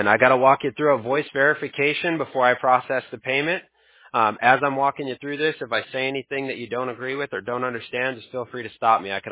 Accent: California, United States; I'm from Cali, so I have to stop myself from saying dude and bro a lot of the time.

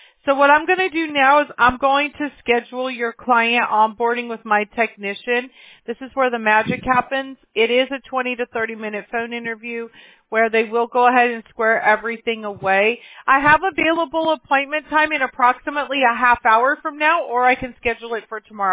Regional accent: Mobile, Alabama, United States; born there; I was born in Mobile, Alabama.

